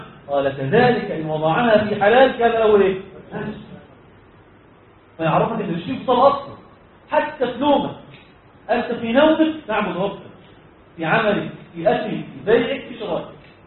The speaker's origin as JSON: {"language": "Arabic", "country": "Egypt", "said": "عندنا في مصر"}